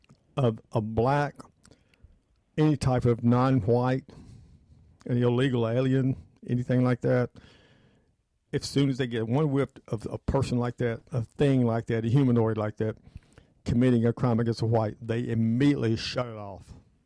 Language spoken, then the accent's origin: English; Memphis, Tennessee, United States; who was killed right here in my hometown of Memphis, Tennessee.